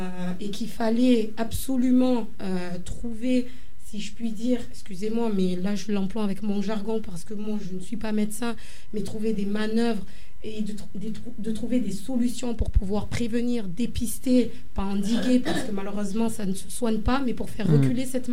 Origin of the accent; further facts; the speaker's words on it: Marseille, Provence-Alpes-Côte d'Azur, France; Parce que nous sommes Marseillais et on s'est rendu compte que nous étions dans une ville qui était cosmopolite.